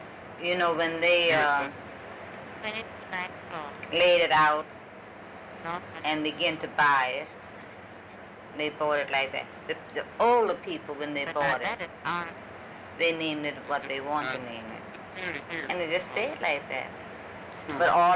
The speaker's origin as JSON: {"language": "English", "town": "Miami", "region": "Florida", "country": "United States", "said": "We came from Miami, Florida. We stayed on 4th, 4th and 17th Street."}